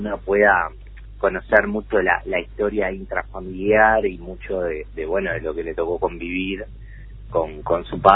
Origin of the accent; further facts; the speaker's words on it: Montevideo, Uruguay; en Capurro, y eso también siempre mantuvo el vínculo de toda la familia con un Capurro, que es como para nosotros nuestro segundo barrio, más allá que nos criamos en el Paso Molino.